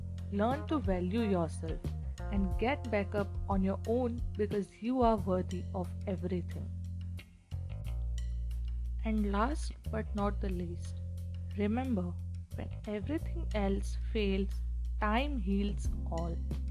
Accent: India; Welcome to Heart with … I'm from India

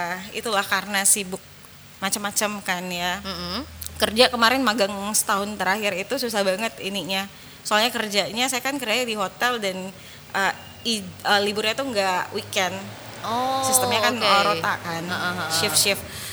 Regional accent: Makassar, South Sulawesi, Indonesia; Yang bukan cuma karena saya dari Makassar, kayak saya ngejual Makassar ya nggak sih?

